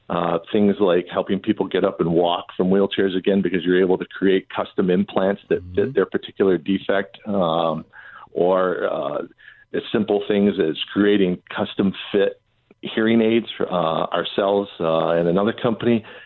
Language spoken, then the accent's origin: English; Michigan, United States; Well, I grew up in Southeast Michigan, and you know, spent a lot of time rolling around in the automotive industry.